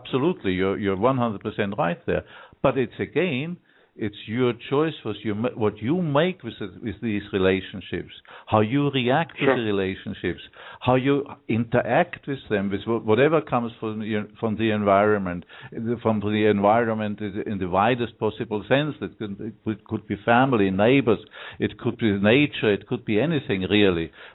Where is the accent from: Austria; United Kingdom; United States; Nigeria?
Austria; Originally, I'm from Austria, so not from Germany